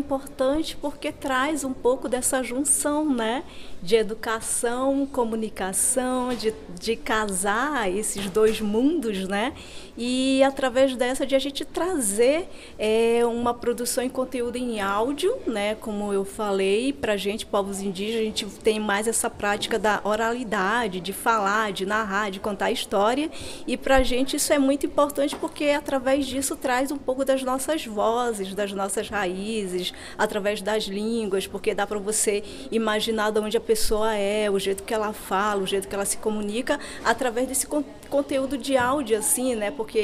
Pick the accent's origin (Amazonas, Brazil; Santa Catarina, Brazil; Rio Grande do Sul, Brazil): Amazonas, Brazil; São Gabriel da Cachoeira; sou do povo Anano, sou do município de São Gabriel da Cachoeira